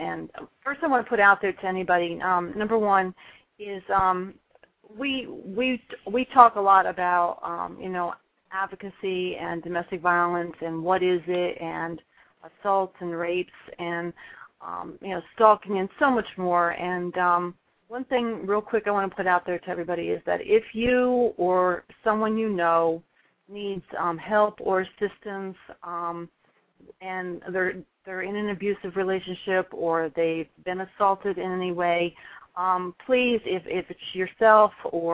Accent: Pennsylvania, United States; No, I was born and raised in the Poconos, so I had my fill of it.

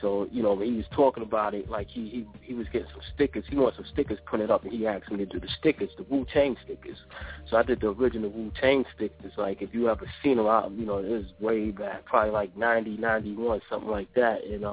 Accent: Queens, New York, United States; I'm from Southside, Queens.

